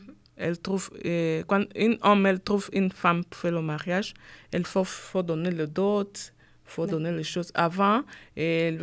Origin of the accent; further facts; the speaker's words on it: Angola; Et chez nous, en Angola, ça passe pas très beaucoup.